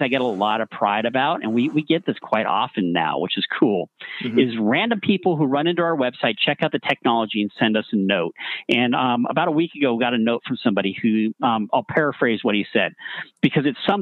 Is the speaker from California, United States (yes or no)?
yes; Simi Valley, California, United States; I mentioned I grew up in Simi Valley